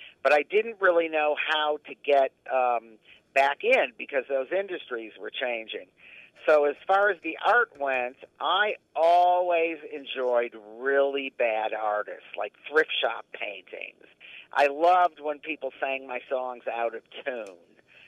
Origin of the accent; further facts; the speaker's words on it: Detroit, Michigan, United States; I say it's from growing up in Detroit. Because I got to grow up during the Motown years